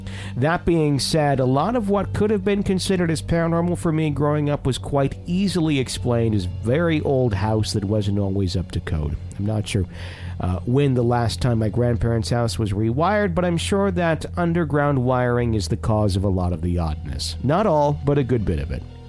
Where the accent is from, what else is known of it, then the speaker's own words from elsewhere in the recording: Fond du Lac, Wisconsin, United States; back in my hometown in Fond du Lac.